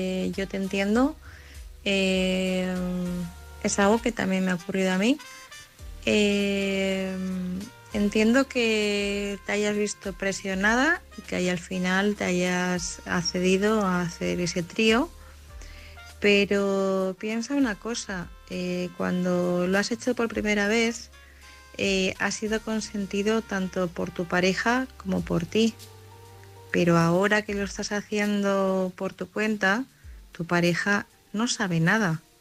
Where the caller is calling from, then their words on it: Madrid, Community of Madrid, Spain; corresponsal de Madrid.